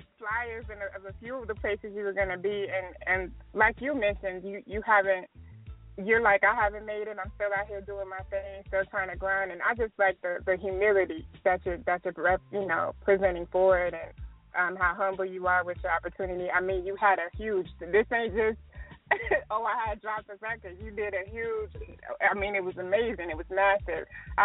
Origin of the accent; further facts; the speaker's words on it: Killeen, Texas, United States; I'm from Texas. I'm in Vegas right now, but I'm from Killeen, which is about an hour from Austin.